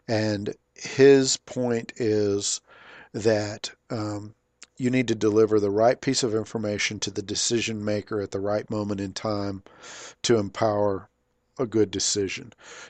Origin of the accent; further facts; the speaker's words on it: Fort Stockton, Texas, United States; my hometown of Fort Stockton, Texas, of 8,000 people